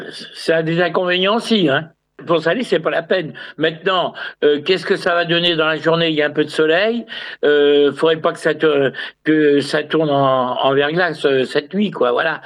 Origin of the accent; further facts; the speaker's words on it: Nouvelle-Aquitaine, France; Surtout chez nous, en Charente-Maritime.